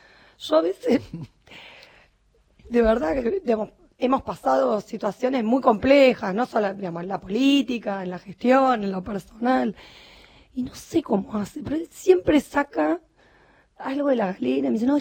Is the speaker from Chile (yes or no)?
no; San Isidro, Buenos Aires Province, Argentina; born there; now in Tigre, Argentina; Yo nací en San Isidro y un día tuve ganas de irme de San Isidro. Y me fui a Tigre porque elegí vivir en Tigre.